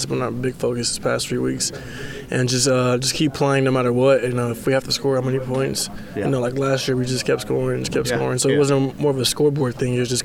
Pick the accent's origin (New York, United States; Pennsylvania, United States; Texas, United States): Texas, United States; Houston; born there; I was born in Houston. My dad, grandma, cousins, everybody's from Baton Rouge, though.